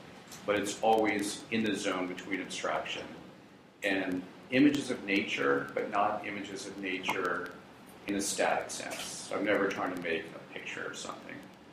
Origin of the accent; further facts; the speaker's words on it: Santa Monica, California, United States; also born or lived in New York; I grew up in Santa Monica Canyon, went to CalArts for a couple years, moved to New York in the early 80s for nearly 20 years, and then made it back to Venice